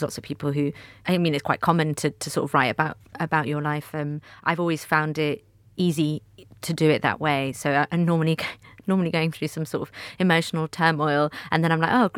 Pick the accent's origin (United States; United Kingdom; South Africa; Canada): United Kingdom; Manchester, North West England; growing up in Manchester